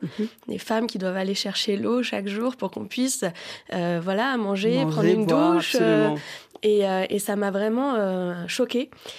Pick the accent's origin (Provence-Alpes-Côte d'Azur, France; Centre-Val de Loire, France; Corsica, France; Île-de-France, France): Île-de-France, France; Paris; born there; Moi, je suis née à Paris. Mmh. Ma mère est bretonne et mon père est tunisien.